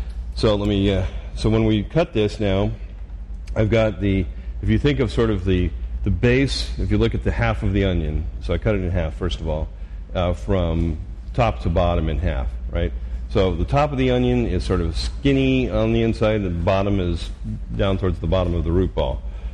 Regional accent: California, United States; I mean, I like Carl's Jr. because I grew up in California.

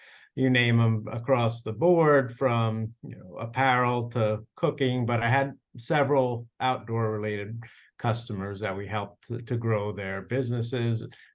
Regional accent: New York, United States; Yeah, so I grew up in Putnam County, New York. And you know, I hate to say, but 40 years ago, it was much more rural than it is now.

